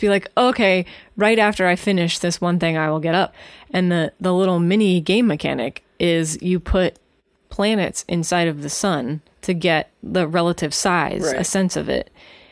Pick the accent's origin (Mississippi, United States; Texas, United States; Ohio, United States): Ohio, United States; And that has something to do with growing up in John Glenn's hometown.